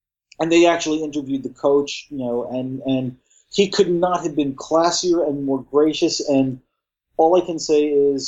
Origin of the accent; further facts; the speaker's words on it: Brooklyn, New York, United States; Are you making some kind of intimation, like, because I'm from Brooklyn?